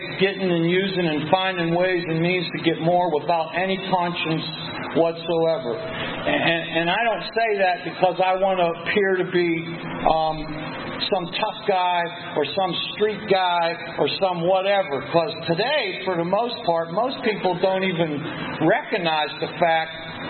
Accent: Pennsylvania, United States; in front of Bill's Bar on Carson Street on the south side. That's where I'm from. Maybe I'm from Bill's Bar. I don't know. I've lived there a lot, but south side.

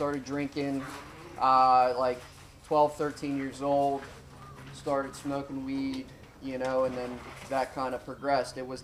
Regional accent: Blairsville, Pennsylvania, United States; born there; I was born in Blairsville, Pennsylvania. Small town, bottom part of Indiana County. Wasn't a whole lot going on there, you know, it's just your typical small town.

